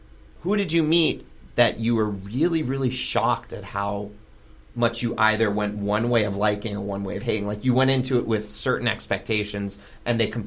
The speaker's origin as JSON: {"language": "English", "town": "New York City", "region": "New York", "country": "United States", "said": "Every area of New York City is a great area to me. I'm a New Yorker."}